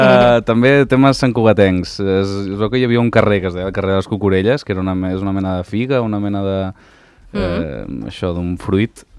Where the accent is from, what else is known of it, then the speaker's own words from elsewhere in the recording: Sant Cugat, Catalonia, Spain; la majoria del grup som de Sant Cugat, jo sóc de Sant Cugat